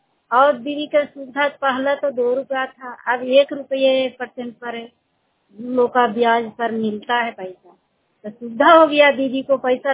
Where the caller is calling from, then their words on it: Madhopur, Bihar, India; मैं माधोपुर गांव चंडी प्रखंड के निवासी हूँ।